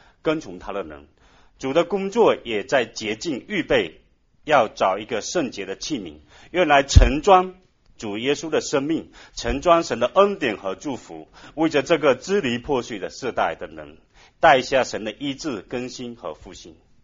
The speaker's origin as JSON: {"language": "Chinese", "country": "China", "said": "作为一个中国人"}